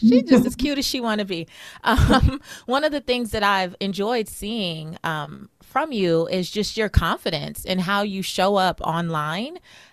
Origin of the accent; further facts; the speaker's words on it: Belize; now in United States; A lot of people ask me if I am, but I am Belizean American.